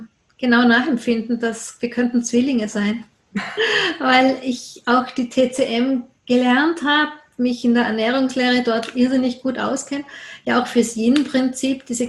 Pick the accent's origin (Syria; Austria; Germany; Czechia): Austria; aber am Ende bin ich Österreicherin, Europäerin